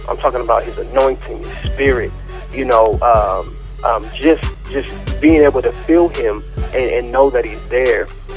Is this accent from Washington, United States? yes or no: yes; Tacoma, Washington, United States; Born and raised in Tacoma, Washington. I got love for the Seattle Seahawks, man.